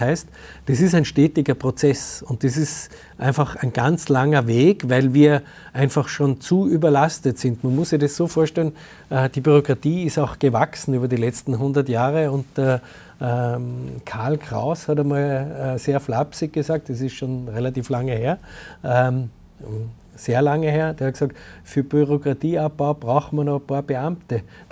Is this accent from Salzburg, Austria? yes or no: yes; Salzburg, Austria; Ich bin halt aus Salzburg